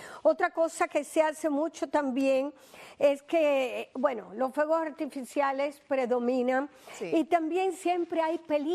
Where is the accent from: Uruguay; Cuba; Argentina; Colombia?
Cuba; moved away; Yo recuerdo hace muchísimos años, cuando me salí de Cuba